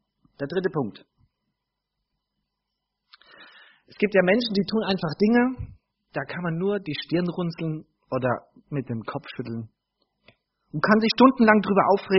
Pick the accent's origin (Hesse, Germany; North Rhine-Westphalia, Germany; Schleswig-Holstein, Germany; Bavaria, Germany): Bavaria, Germany; Ich bin Unterfranke. Hat jemand was gegen Unterfranken?